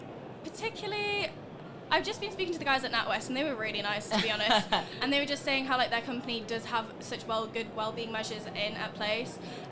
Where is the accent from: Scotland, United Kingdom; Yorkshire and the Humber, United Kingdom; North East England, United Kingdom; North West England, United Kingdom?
North East England, United Kingdom; Newcastle; I'm from Newcastle, but I'm currently a student at the University of York studying English literature.